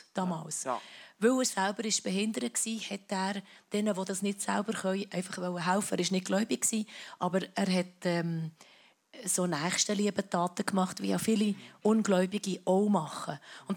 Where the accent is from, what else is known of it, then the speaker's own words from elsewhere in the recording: Ostermundigen, Bern, Switzerland; now in Zürich, Switzerland; Obwohl ich nicht Zürich-Deutsch rede, aber ja, wirklich, ja, ich wohne dort. Und aufgewachsen bin ich eben in dem Ostermundigen. Und in der Schule bin ich zum Teil in Bern.